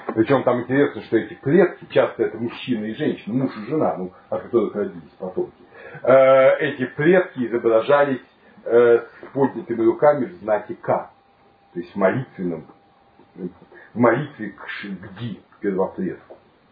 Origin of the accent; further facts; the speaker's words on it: China; Russian is a second language; я же в детстве жил в Китае, и очень китайскую культуру знаю не понаслышке.